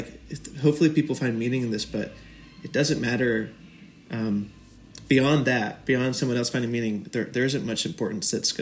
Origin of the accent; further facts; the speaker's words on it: North Carolina, United States; But all of us grew up in North Carolina, not in big cities. Small towns to small